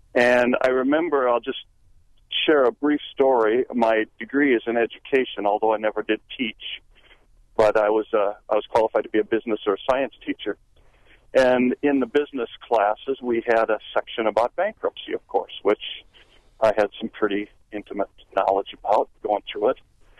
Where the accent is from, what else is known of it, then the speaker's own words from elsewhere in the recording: Iowa, United States; I'm 55. I'm actually from Iowa, but I'm traveling on business today through Wisconsin, and I picked up the show.